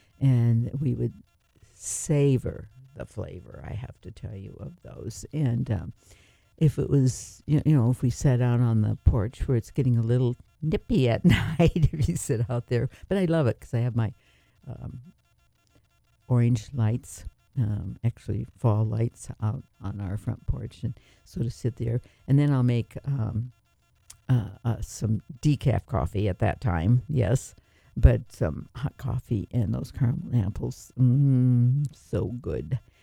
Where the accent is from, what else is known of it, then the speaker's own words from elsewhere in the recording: Midwest, United States; Growing up in the Midwest, we always said Carmel.